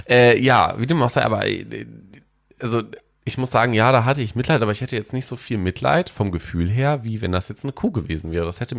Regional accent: Paderborn, North Rhine-Westphalia, Germany; wenn ich jetzt mal in meine Heimatstadt gucke, da sind ungefähr 200.000 Leute leben da. Ja, wo gar nicht. Paderborn, 150.000.

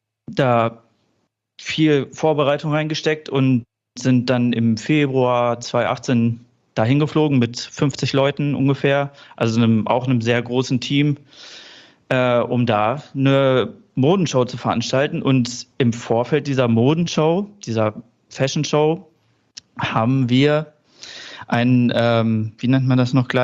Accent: Ibbenbüren, North Rhine-Westphalia, Germany; born there; Ich komme nämlich eigentlich gar nicht aus Dortmund und auch nicht aus dem Ruhrgebiet. Ich bin nämlich geboren in Ibbenbüren. Aber da gab es auch bis zum Schluss, bis 2018, aktiven Steinkohlebergbau.

